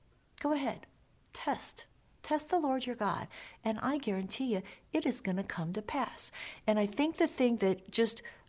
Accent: United States; I'm an American. I was raised to be materialistic.

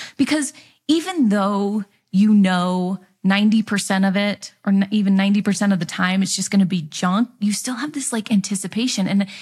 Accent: Nevada, United States; so I grew up in Nevada, and we had pen pals in Atlanta, Georgia.

